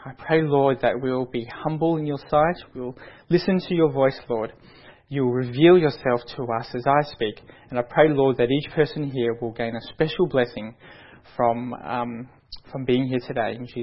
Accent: Melbourne, Victoria, Australia; I was born and raised in Melbourne. I actually graduated from the University of Melbourne back in 2003 from the medical school.

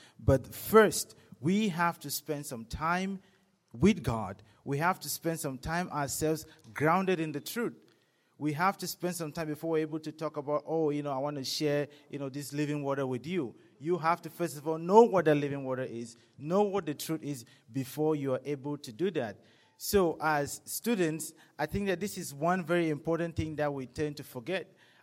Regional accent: Cameroon; moved away as an adult; now in United States; I come from Cameroon. I come from Cameroon, and as a student, I traveled long ways to come to America. I'm thousands of miles away from home.

